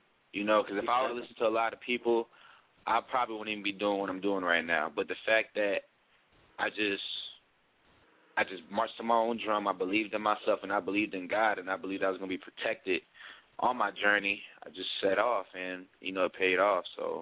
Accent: Palm Beach, Florida, United States; now in Miami, United States; I'm originally from Palm Beach. When I turned 17, when I started taking music seriously, I just came down to Miami on my own.

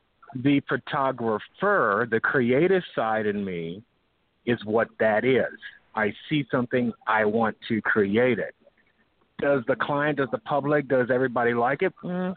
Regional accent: Alaska, United States; I'm from Alaska, so I shot Denali, the highest peak in North America.

